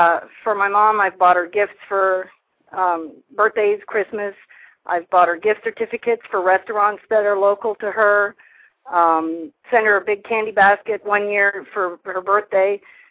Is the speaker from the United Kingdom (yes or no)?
no; Canada; now in United States; I'm from Canada originally